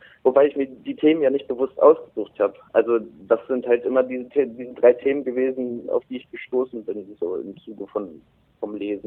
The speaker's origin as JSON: {"language": "German", "town": "Bochum", "region": "North Rhine-Westphalia", "country": "Germany", "tie": "born or raised there", "said": "Ich komme aus Bochum. Bin auch gebürtig aus dem Ruhrgebiet."}